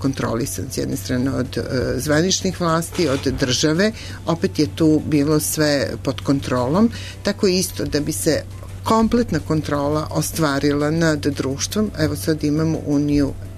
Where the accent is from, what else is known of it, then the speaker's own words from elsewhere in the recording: Vojvodina, Serbia; kako se kod nas u Vojvodini zove taj period Bele nedelje